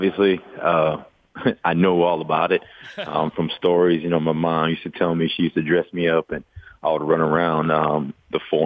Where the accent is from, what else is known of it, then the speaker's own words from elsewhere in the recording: Wisconsin, United States; this is home for me. I'm from Wisconsin. I'm currently in Wisconsin. I built my house in Madison. I went to school at Marquette. My family's from Milwaukee.